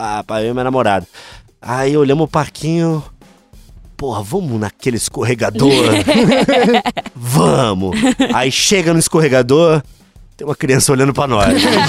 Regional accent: Brazil; Sobrou um que eu guardava na meia pra emergência, como bom brasileiro.

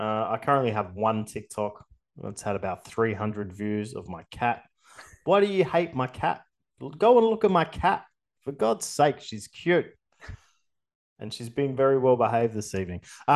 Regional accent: Adelaide, South Australia, Australia; growing up in Adelaide, we had the Adelaide Rams.

